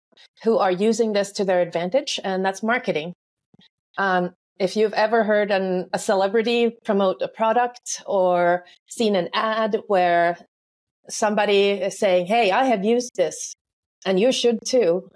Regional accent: Finland; English is a second language; I am from Finland. I live in Finland at the moment as well.

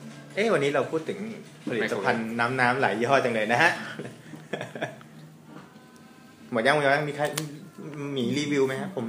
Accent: Nakhon Pathom, Thailand; บ้านผมเนี่ยเป็นทำการเกษตรบ้านผมอยู่นครปฐมการเกษตรผมก็คือส้มโอนะเป็นของที่ขึ้นชื่อจังหวัดนครปฐม

